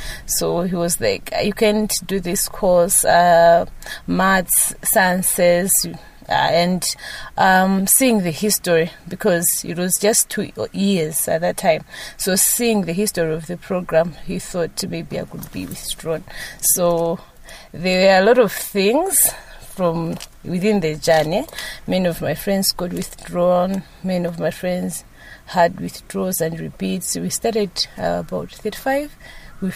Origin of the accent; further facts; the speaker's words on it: Blantyre, Southern Region, Malawi; now in Lilongwe, Malawi; I am currently staying in Lilongwe, Area 25, but I'm from Blantyre.